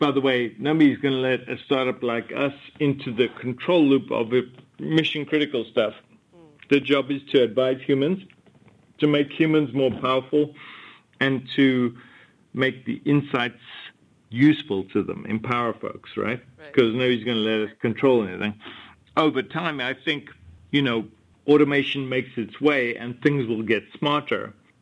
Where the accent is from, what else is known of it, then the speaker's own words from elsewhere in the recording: United States; at least as an American, there's a very high probability that your data is out there somewhere